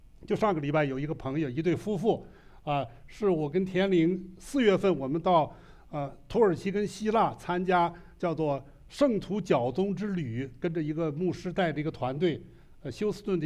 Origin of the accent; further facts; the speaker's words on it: China; 其实我们中国人省了一辈子，这批人都是在文化革命期间长大的。当时我记得出国的时候，我大学毕业的时候，1975年，